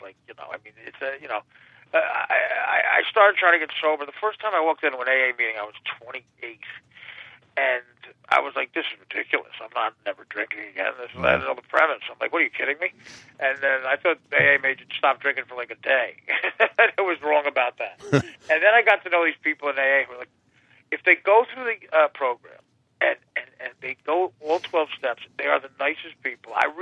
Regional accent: New Jersey, United States; I'm 49 from Jersey.

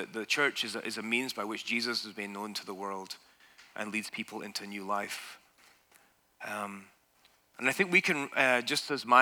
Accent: Scotland, United Kingdom; because I'm Scotland, because I'm Scottish. And I lived so close to that epicenter of golfingness.

